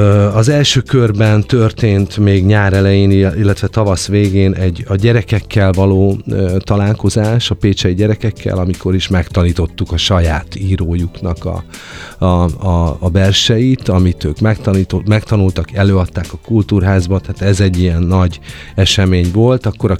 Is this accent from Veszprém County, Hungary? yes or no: yes; Veszprém, Veszprém County, Hungary; én magam veszprémi vagyok